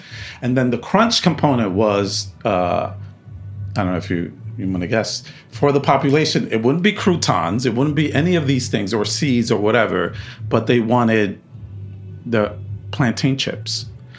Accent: Bronx, New York, United States; Like I'm from the Bronx, you know, I love my neighborhood or my borough and I'm going to represent this, you know?

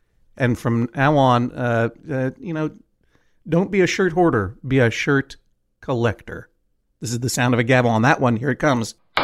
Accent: New England, United States; You know, growing up in New England, some of my classmates would spend their February breaks up in the mountains

